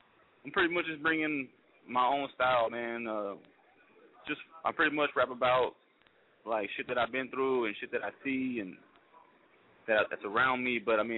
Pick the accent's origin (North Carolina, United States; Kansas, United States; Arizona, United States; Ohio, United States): Arizona, United States; Phoenix; Yo, I'm from Phoenix, Arizona, man. I was originally born in California, but I moved here to Phoenix when I was 7, so I've been rocking with Phoenix since I was 7, you know what I mean?